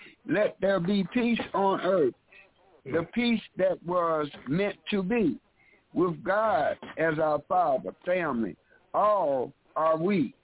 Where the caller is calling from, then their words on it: Chicago, Illinois, United States; here in Chicago, Illinois.